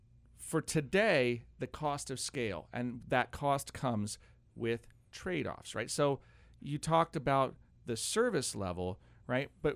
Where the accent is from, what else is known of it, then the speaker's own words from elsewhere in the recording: United States; This is a painful trade-off for us as an American, right?